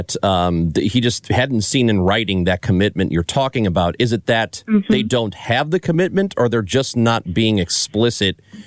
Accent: Granite City, Illinois, United States; That is the Congresswoman from the part of Illinois where I am from, Madison, Venice. I grew up in Granite City

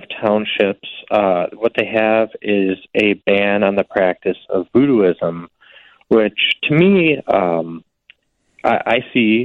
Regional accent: Elk Grove, Illinois, United States; And I couldn't afford a house in Chicago, so I moved back to my hometown of Elk Grove.

